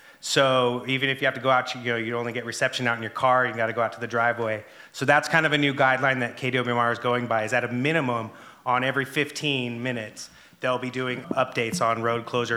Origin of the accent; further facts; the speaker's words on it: Inverness, California, United States; from Inverness